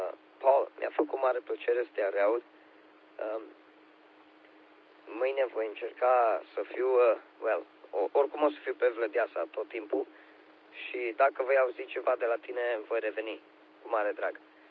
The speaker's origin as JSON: {"language": "Romanian", "country": "Romania", "said": "Eu sunt român"}